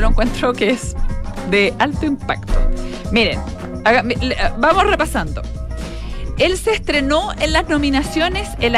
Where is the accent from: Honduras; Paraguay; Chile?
Chile; Curicó, Maule; Y de nuestras tierras, de mi tierra curicana, Ale recomienda los helados de La Higuera